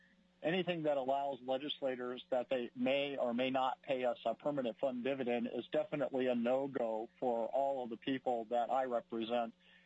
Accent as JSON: {"language": "English", "town": "Big Lake", "region": "Alaska", "country": "United States", "said": "I am from Big Lake"}